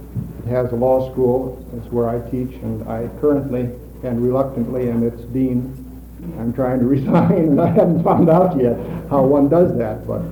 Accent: Seattle, Washington, United States; I'm from Seattle, Washington.

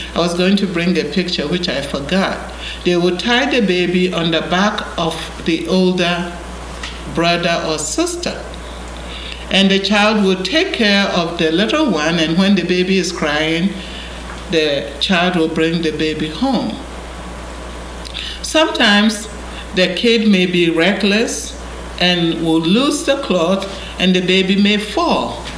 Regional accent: Ghana; moved away; compare and contrast the community I grew up in Ghana with the community I live

